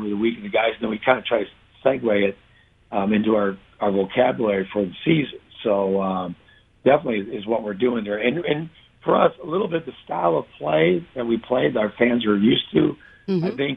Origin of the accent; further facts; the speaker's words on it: Midwest, United States; now in Buffalo, United States; My wife and I, we're from the Midwest originally, so this was a place we've just really grown to love.